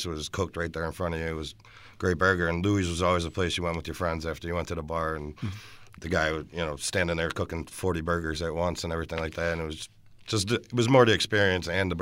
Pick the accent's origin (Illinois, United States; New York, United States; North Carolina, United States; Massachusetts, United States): New York, United States; Buffalo; Well, I'm also from the East Coast. I'm from Buffalo, New mm-hmm. York. So we have a lot of good junk food and bars.